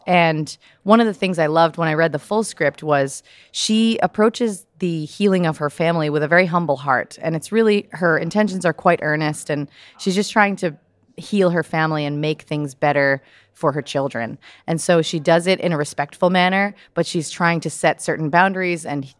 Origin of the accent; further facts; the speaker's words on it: Manchester, New Hampshire, United States; And I auditioned and got into a production in Manchester, New Hampshire, where I was growing up.